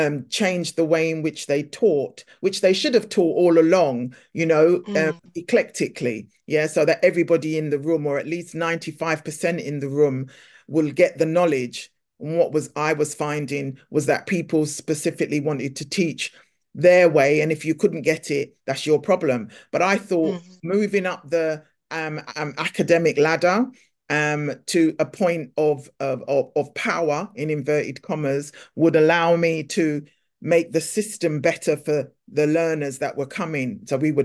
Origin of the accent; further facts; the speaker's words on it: United Kingdom; I'm Black British, I was born here, I was raised here, of Caribbean descent